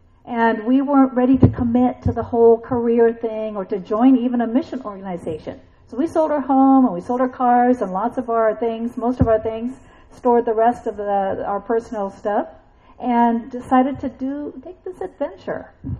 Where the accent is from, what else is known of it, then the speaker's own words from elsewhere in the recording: Washington, United States; And we're from the West Coast, so we're from Washington State.